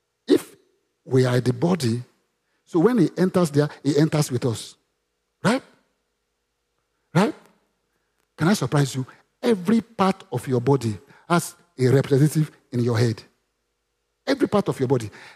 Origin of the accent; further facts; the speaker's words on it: Osun, Nigeria; English is a second language; I'm from Osun State.